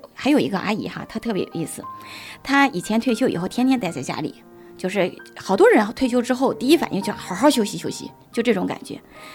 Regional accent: China; born there; 我说我是中国出生，

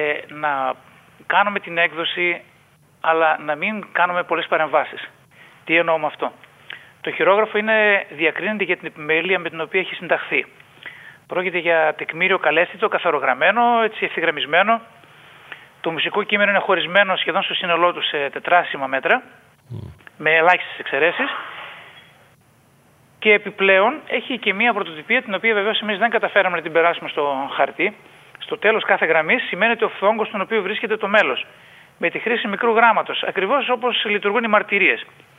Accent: Eastern Macedonia and Thrace, Greece; born or raised there

